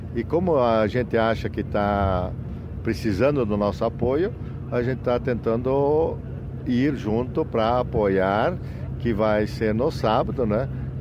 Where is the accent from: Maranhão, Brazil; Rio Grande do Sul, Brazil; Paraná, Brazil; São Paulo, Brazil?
Rio Grande do Sul, Brazil; Selbach; Sou de Selbach, mas estou integrando o pessoal de Itapera, representando o Sindicato Rural de Itapera.